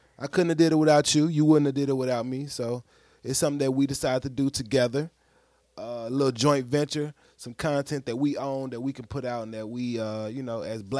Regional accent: Louisiana, United States; now in Dallas, United States; I'm from Louisiana, based out in Dallas.

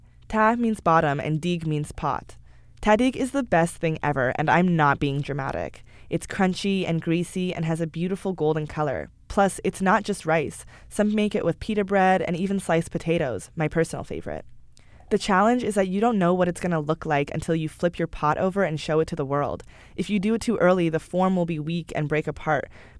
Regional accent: Toronto, Ontario, Canada; As an Iranian Canadian, I'm always finding ways to level up my Iranian-ness. I grew up in Toronto, Canada, and I've never been to Iran. Most of my family lives in Germany or the US

